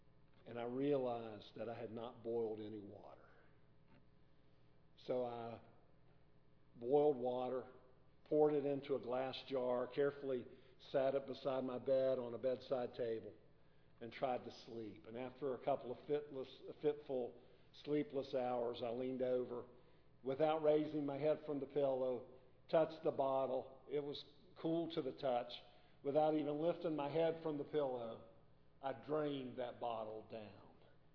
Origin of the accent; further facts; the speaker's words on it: United States; They assumed that since I was from the United States, and since I was tall, that I was a good basketball player.